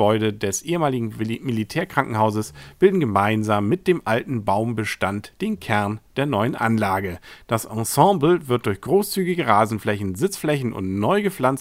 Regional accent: Kiel, Schleswig-Holstein, Germany; Als Kieler gibt man da ja die Hoffnung nicht auf.

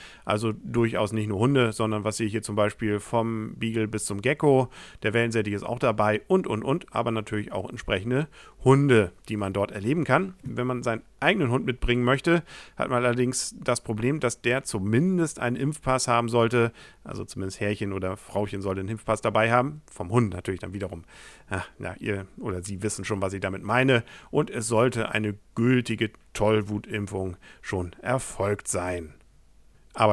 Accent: Kiel, Schleswig-Holstein, Germany; gerade als Kieler, der dort in der Nähe arbeitet

